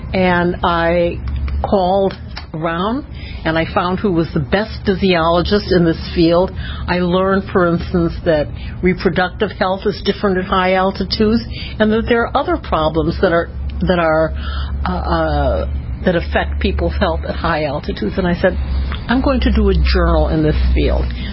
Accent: Chicago, Illinois, United States; It was like an orphan disease where I grew up in Chicago.

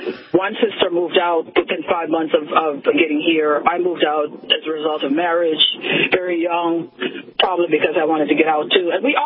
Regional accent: Belize; Well, I was born in Belize, Central America. It's the only English-speaking country in Central America. And pretty much was raised sort of a blend of, I guess, West Indian and colonial British.

